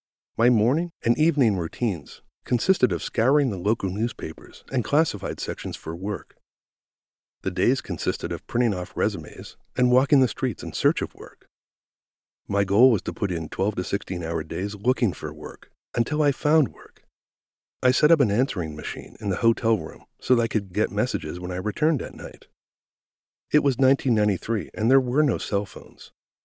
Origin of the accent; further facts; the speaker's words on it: East Coast, United States; That was unheard of in my hometown at the time. I mean, nearly non-existent. Growing up in the East Coast back then, you just got used to a lack of work and opportunity.